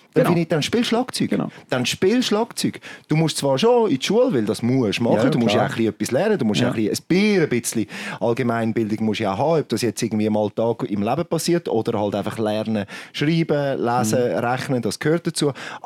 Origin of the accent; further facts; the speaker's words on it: Switzerland; Und das ist, glaube ich, etwas, was bei uns in der Schweiz schon extrem hoch gesteckt ist.